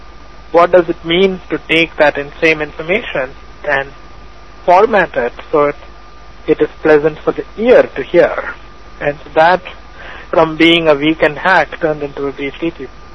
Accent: India; moved away as an adult; now in United States; I grew up in India. I came to the United States in 89 for graduate school.

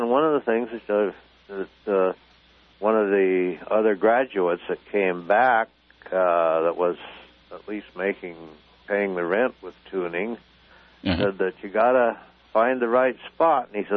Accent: Whidbey Island, Washington, United States; I grew up on Whidbey Island, just north of Seattle.

